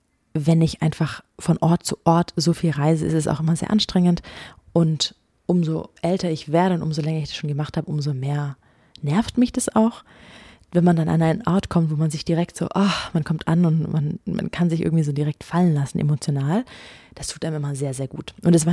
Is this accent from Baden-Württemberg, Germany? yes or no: yes; Ulm, Baden-Württemberg, Germany; in Ulm, wo ich aufgewachsen bin, das fühlt sich sehr nach Zuhause